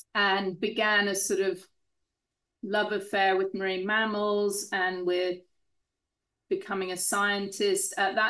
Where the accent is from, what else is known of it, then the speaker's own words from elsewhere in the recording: Hong Kong; also born or lived in Nassau, Bahamas; now in Bahamas; So I'm also Bahamian, born in Nassau, but I grew up in Hong Kong after independence here. Although my mother's Bahamian, my father's British